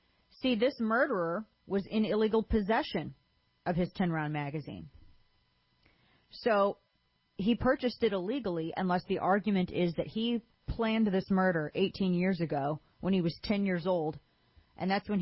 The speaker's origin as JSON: {"language": "English", "region": "Missouri", "country": "United States", "tie": "born or raised there", "lives_now": "Texas, United States", "said": "Yeah, I can't go back to my home state of Missouri, and I can't buy a handgun there and then just take it with me, check it in my bag, and take it with me back to Texas."}